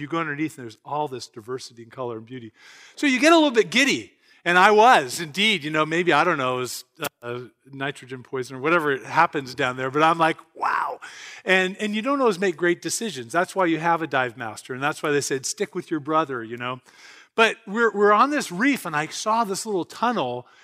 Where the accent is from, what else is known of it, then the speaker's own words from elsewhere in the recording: California, United States; I grew up in California skiing.